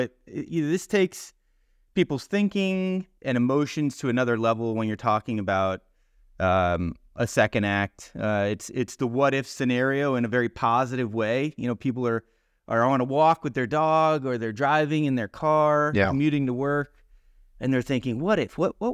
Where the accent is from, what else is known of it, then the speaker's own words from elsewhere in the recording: Florida, United States; I grew up in South Florida as well.